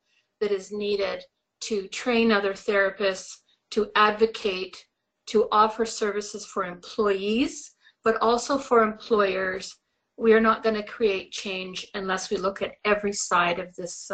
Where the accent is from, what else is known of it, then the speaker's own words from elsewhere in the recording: Edmonton, Alberta, Canada; But when I am from Edmonton, Alberta, just to clarify